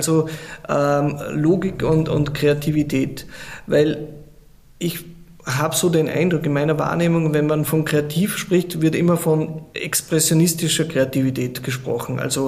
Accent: Austria; also als Österreicher musst du ja Skifahren

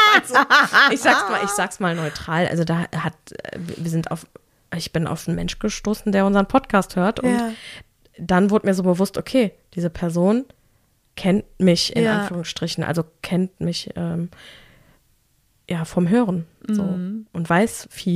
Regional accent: Bavaria, Germany; Tief im Inneren bin ich halt doch eine Bayerin.

